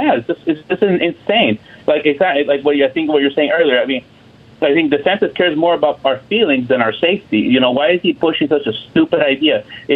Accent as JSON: {"language": "English", "region": "Florida", "country": "United States", "said": "Well, I'm from Florida, so you can imagine, you know, how crazy our gun laws are."}